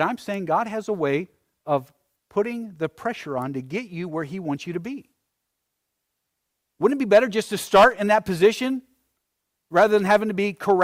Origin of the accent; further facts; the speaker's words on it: United States; I think we as Americans, I know I, as an American, I really value my comfort.